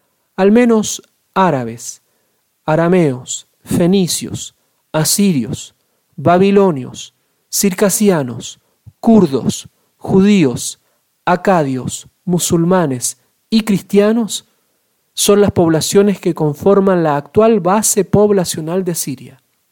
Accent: Chile; mi país, en mi caso yo soy de Chile, se llama tal y cual y tiene tal y cual costumbre

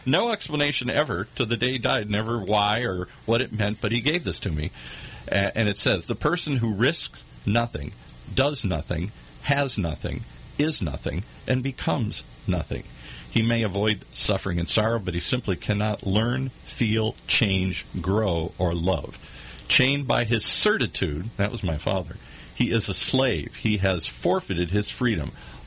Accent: Midwest, United States; I grew up in the Midwest. Everything's stable and solid

